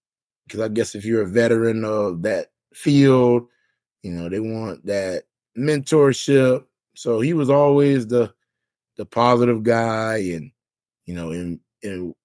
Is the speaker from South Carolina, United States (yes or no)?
yes; South Carolina, United States; Well, I grew up in South Carolina, but I listen to a lot of up north hip hop.